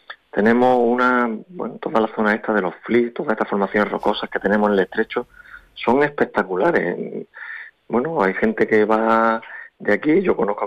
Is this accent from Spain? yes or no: yes; Andalusia, Spain; Nosotros defendemos, somos del campo de Gibraltar, siempre lo decimos, ¿eh? Somos una asociación de la comarca